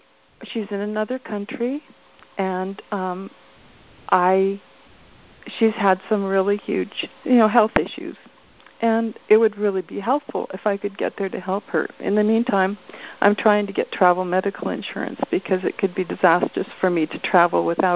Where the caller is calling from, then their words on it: Canada; I'm calling from Canada.